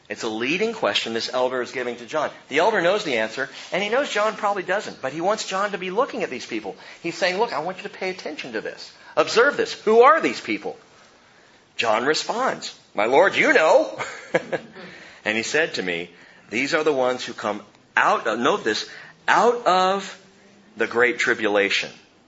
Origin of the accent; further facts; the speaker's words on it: California, United States; I'm from California. Nothing grows fast.